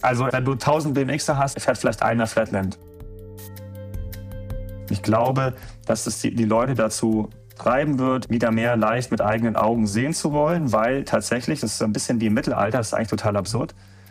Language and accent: German; Munich, Bavaria, Germany; now in Stuttgart, Germany; Ich bin aus Stuttgart, beziehungsweise ich wohne in Stuttgart. So muss man es eigentlich sagen. Ursprünglich komme ich aus München, wohne aber seit 25 Jahren in Stuttgart.